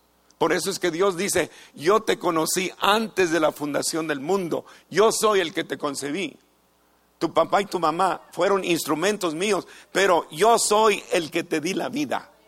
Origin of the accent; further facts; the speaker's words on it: United States; born there; descubrí que yo no era mexicano porque no nací en México. Nací en los Estados Unidos. Entonces tuve que cambiar. Ya no soy mexicano, ahora soy latino.